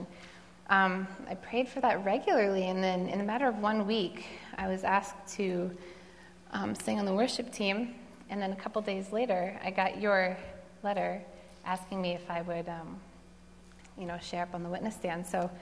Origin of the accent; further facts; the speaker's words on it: New York, United States; also born or lived in New Jersey; really grow up with my two older brothers. They were a lot older than me, but I moved to New York when I was four from New Jersey and started attending Grace right around then, in 1989, I guess.